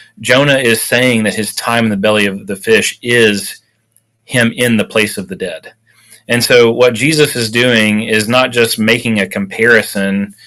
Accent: Huntsville, Alabama, United States; So I'm from Huntsville, Alabama. My wife, Alicia, and I are from Huntsville, and we both went to Auburn

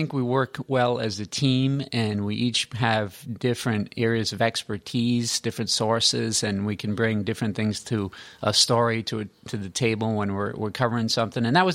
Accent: Rhode Island, United States; So it's great to be able to cover my home state and to be able to work with such great journalists like Amanda and Dan.

